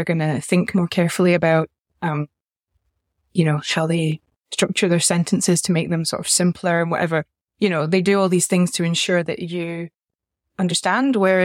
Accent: Scotland, United Kingdom; it was maybe a bit less the case when I was growing up in Scotland and I was in a village

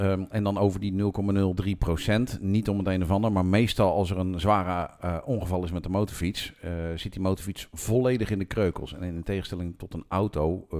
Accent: Amersfoort, Utrecht, Netherlands; Ik kom uit Amersfoort.

